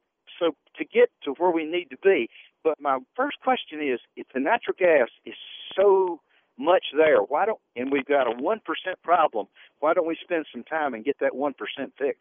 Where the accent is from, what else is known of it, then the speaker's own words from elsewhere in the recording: Blacksburg, Virginia, United States; I'm actually from Blacksburg and heading back that way now.